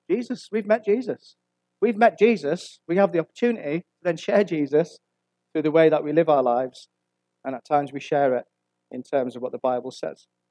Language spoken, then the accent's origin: English; Whitehaven, North West England, United Kingdom; I mean, I'm from Whitehaven, I grew up in Whitehaven